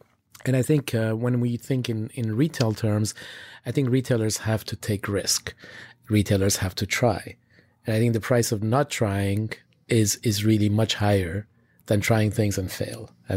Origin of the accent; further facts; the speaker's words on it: Switzerland; I grew up in Switzerland, so we had chocolate almost on a daily basis. I grew up mainly in boarding school.